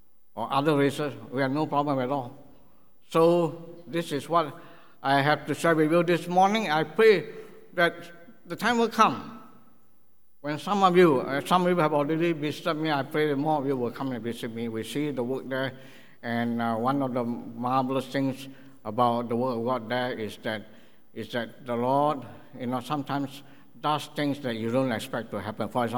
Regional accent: Singapore; first language English; You know, having been born and raised in Singapore is a great help. Because number one, English is our first language.

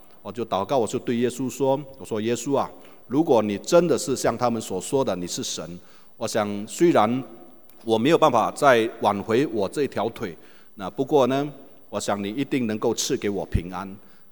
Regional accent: Indonesia; 我是印尼的华人。那我在从小就在印尼长大

